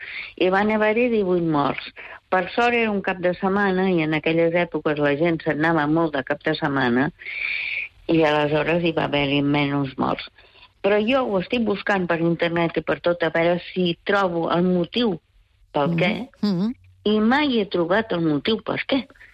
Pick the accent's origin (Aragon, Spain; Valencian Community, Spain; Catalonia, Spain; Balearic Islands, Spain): Catalonia, Spain; Barcelona; Jo abans vivia a Sarrià, em vaig criar a Sarrià.